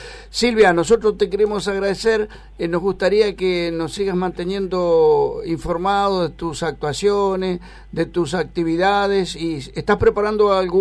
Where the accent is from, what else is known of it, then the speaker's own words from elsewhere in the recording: Villaguay, Entre Ríos, Argentina; aprovechamos porque seguramente hay muchos amigos en Entre Ríos, y especialmente allí en Villaguay, en mi pueblo natal